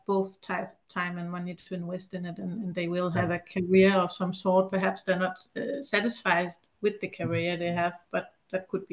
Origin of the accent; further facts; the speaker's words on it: Denmark; Yes. I'm also from Denmark.